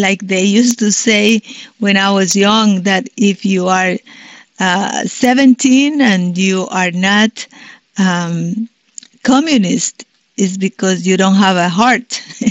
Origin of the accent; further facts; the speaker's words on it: Colombia; moved away as an adult; now in United States; I was born in Colombia and I was raised there. I went to college down there.